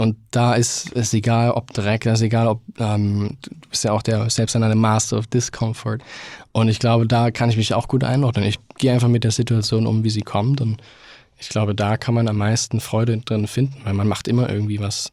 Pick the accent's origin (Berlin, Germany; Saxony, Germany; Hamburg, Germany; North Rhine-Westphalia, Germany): Saxony, Germany; Chemnitz; Ich bin in Chemnitz groß geworden, das ist ja auch die Metropole schlechthin.